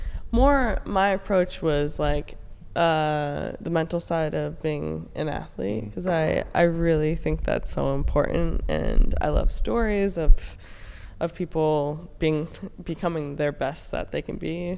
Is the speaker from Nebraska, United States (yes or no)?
yes; Nebraska, United States; I grew up in Nebraska, watched football and basketball, and thought men only played sports.